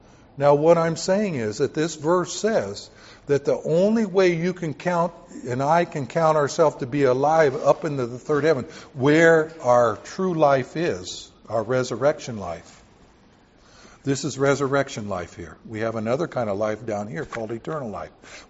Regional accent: the South, United States; Well, I grew up in the South where they made their own rules, not by biblical rules, okay?

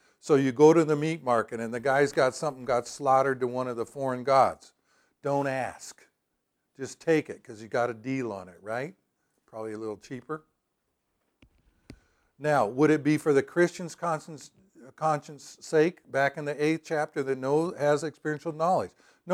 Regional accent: the South, United States; when I was growing up in the South, they had legalism out the gazoo.

